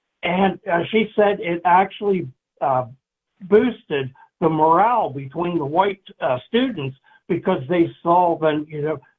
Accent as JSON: {"language": "English", "region": "Northern US", "country": "United States", "said": "I'm from the North."}